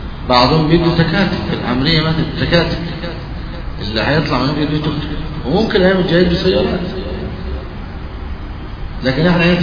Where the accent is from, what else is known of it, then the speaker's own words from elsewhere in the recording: Beheira, Egypt; عندنا في البحيرة لا شك